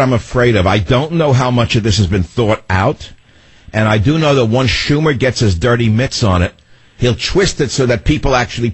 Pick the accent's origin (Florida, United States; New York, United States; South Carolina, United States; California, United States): California, United States; San Francisco; corruption in the state of California, most notably in my hometown of San Francisco?